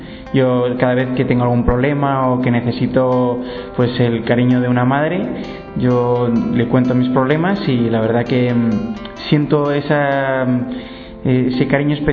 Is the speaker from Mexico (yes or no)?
no; Madrid, Community of Madrid, Spain; soy de España, de Madrid, tengo 23 años